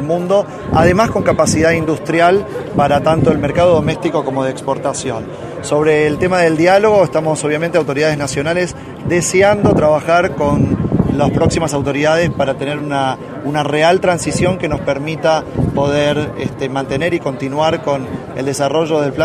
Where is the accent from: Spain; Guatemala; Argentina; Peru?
Argentina